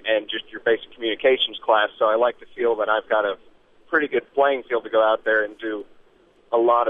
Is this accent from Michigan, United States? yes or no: no; Dunbar, Kentucky, United States; I am from Dunbar, Kentucky.